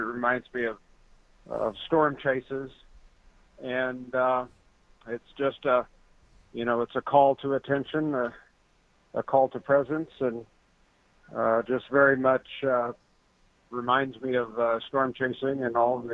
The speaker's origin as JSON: {"language": "English", "region": "Kansas", "country": "United States", "tie": "born or raised there", "said": "I grew up in Kansas, and so the weather was always just something that was a part of my springtime experience here."}